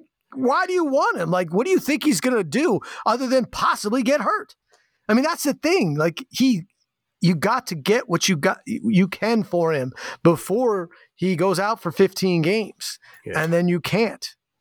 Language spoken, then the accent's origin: English; East Coast, United States; now in Portland, United States; growing up on the East Coast, Buck Williams is the Nets